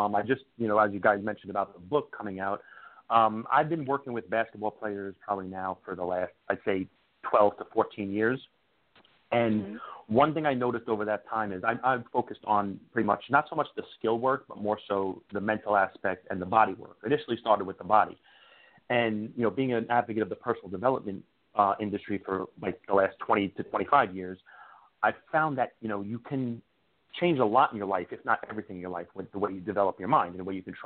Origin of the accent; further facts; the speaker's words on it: New York, United States; now in New Jersey, United States; I am. I grew up in New York. I currently live in New Jersey. You know how everyone from New York moved to Jersey eventually. Well, that's what I did.